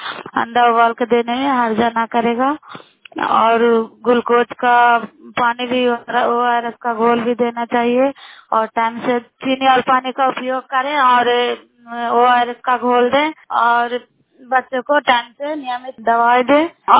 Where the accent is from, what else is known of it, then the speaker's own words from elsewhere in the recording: Bihar, India; नालंदा जिला कराई ब्लॉक की निवासी हूँ